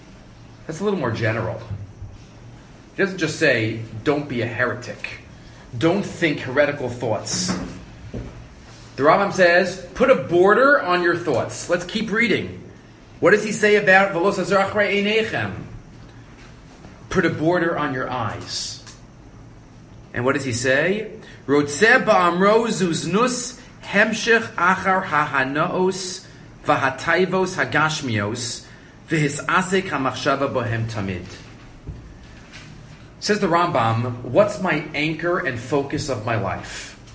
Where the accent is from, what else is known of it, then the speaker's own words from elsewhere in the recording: Far Rockaway, New York, United States; I grew up in Far Rockaway, so some of you might know the Five Towns on Central Avenue.